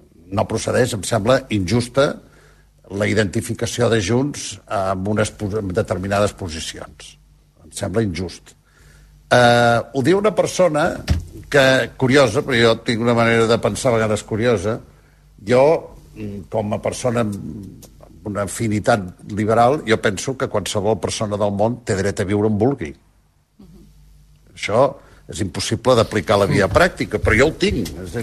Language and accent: Catalan; Catalonia, Spain; els primers que no defensen el català som els catalans moltes vegades.